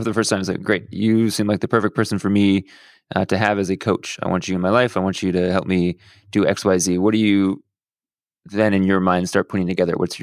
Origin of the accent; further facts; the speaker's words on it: Houston, Texas, United States; I grew up in Houston, so went to Austin in summers for like basketball camp or spring breaks periodically when I was younger.